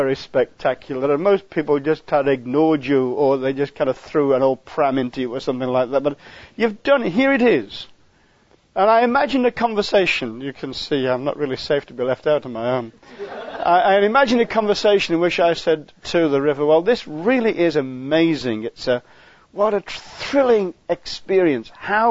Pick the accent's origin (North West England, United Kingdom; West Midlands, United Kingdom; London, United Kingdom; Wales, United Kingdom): West Midlands, United Kingdom; Stoke-on-Trent; I come originally from Stoke-on-Trent.